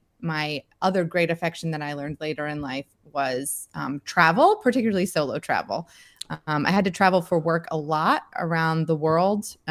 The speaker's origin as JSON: {"language": "English", "region": "Georgia", "country": "United States", "tie": "born or raised there", "said": "That as a woman growing up in Georgia, that wasn't a part of my future that I saw."}